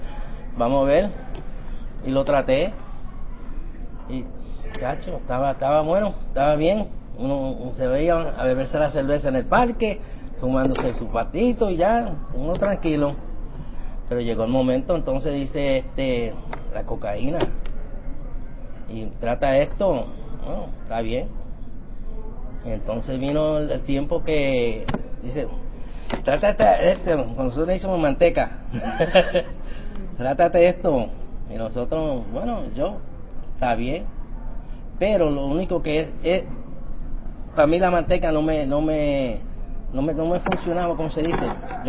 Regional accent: New York, United States; Yo me crié en Nueva York, en the Lower East Side.

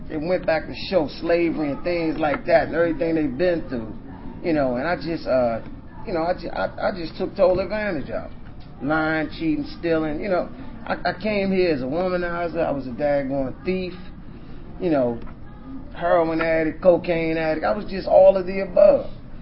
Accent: Washington, District of Columbia, United States; I want to just say that I was born and raised in Washington, D.C.

